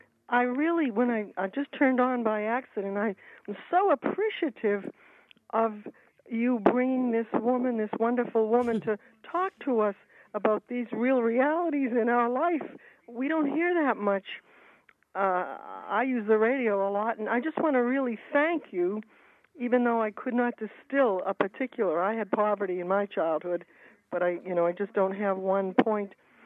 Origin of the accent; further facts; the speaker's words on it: Boston, Massachusetts, United States; born there; I was born in 1932 in the Depression in the south end of Boston.